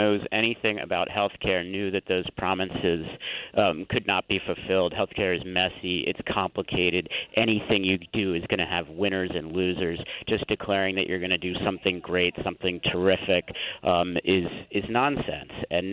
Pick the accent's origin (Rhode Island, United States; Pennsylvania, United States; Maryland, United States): Maryland, United States; also born or lived in Minnesota; Well, I spent about 12 years there. I'm from Maryland originally, but I was in Minnesota for a long time.